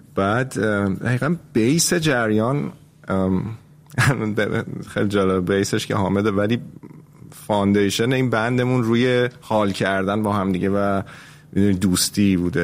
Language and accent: Persian; Iran; اومدم از ایران بیرون، یه مدت من کانادا بودم، ونکوور کانادا، حدود یه سال اونجا بودم